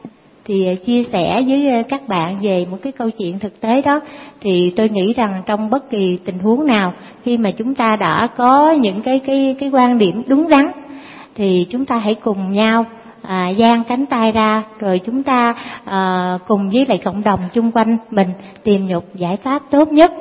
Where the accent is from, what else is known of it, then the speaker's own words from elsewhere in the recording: Cu Chi, Ho Chi Minh City, Vietnam; cụ thể là đến cái quê hương của tôi đang sống, đó là Củ Chi các bạn. Tôi ở huyện Củ Chi